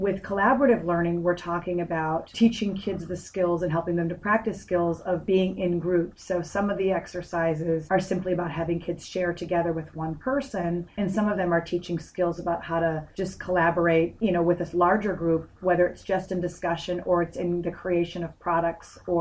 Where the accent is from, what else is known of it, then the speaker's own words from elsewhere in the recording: Chicago, Illinois, United States; working with school districts in my hometown area of Chicago, but also around the country.